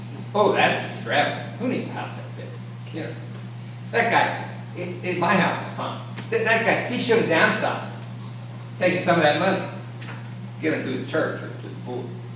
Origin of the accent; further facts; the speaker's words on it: Illinois, United States; moved away; I've been in Kentucky most of my life. I grew up near Chicago.